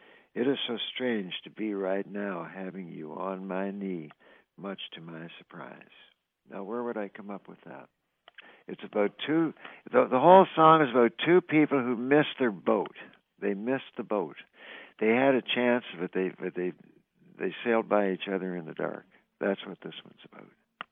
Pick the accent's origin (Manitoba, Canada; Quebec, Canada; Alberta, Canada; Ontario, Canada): Ontario, Canada; Orillia; I do a charity show every 3 years in my hometown of Aurelia for various things